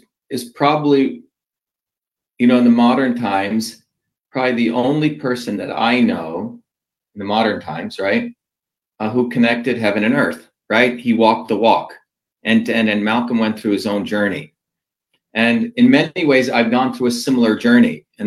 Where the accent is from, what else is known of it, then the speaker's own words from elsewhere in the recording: Mumbai, Maharashtra, India; also born or lived in South India; I grew up in two worlds, in the city of Bombay, but also in a deep village in South India.